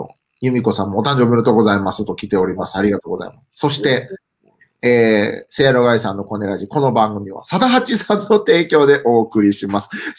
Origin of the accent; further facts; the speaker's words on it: Nara, Japan; 僕らの地元の奈良